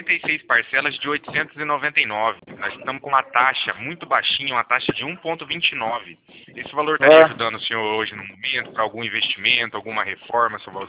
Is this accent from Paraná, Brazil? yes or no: yes; Cornélio Procópio, Paraná, Brazil; Eu sou aqui de Cornélio Procópio, aqui do ladinho de Assis também.